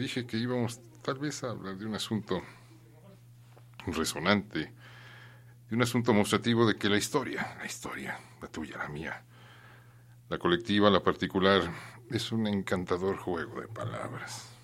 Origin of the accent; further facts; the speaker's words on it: Mexico; un modo de ser que todavía tiene incidencia en nuestra alma como mexicanos